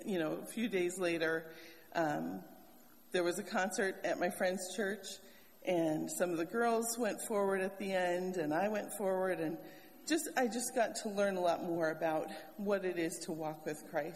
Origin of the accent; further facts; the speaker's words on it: Wisconsin, United States; I grew up in Wisconsin.